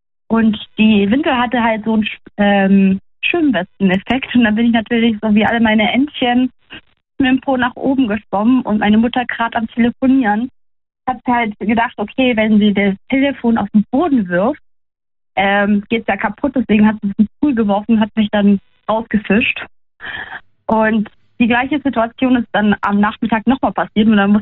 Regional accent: Wiesbaden, Hesse, Germany; Ich komme aus Wiesbaden, also ganz in der Nähe von der Silke.

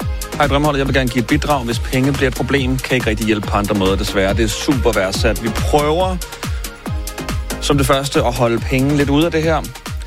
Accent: Smørum, Capital Region of Denmark, Denmark; jeg er selv fra Smørum

